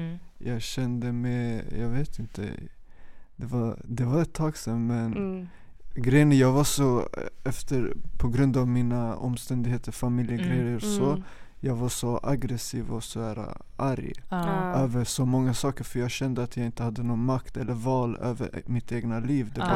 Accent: Västerås, Västmanland County, Sweden; also born or lived in Stockholm; Jag flyttade runt mycket, men jag växte upp i Stockholm tills jag var 5. Mina föräldrar skilde sig när jag var 3, men de försökte tills jag var 5. Sen flyttade min pappa till Sollentuna och min mamma flyttade till Västerås. Och jag flyttade med min mamma till Västerås.

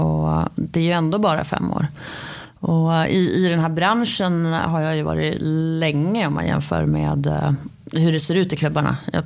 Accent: Västmanland County, Sweden; now in Uppsala, Sweden; jag spelade i Köpings IS gjorde jag då, så jag är ju västmanlänning från början.

